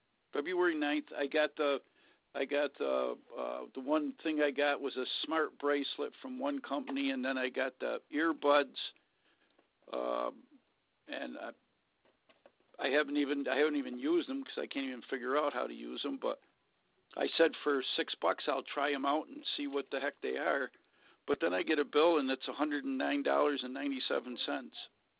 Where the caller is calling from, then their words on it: Syracuse, New York, United States; I'm calling from Syracuse, New York.